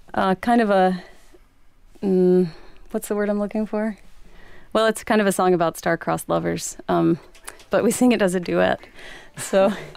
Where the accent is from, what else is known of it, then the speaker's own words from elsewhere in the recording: Tennessee, United States; We both grew up in Tennessee, East Tennessee, our whole lives. We were in college in Atlanta, and then back to Tennessee until we moved here last summer.